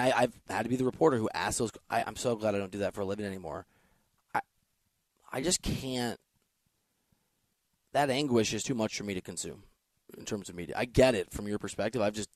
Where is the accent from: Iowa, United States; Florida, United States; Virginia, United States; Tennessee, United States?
Iowa, United States; My granddad, because we're from Iowa, so fishing analogies, crawdad's in the can.